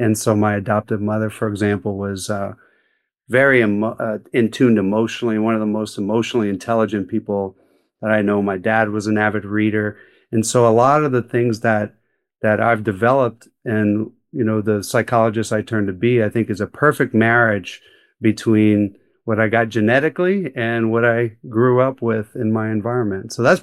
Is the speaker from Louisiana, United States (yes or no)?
yes; Louisiana, United States; born there; But there was, at the time when I was born in South Louisiana, there was an emerging movement to drive open adoption.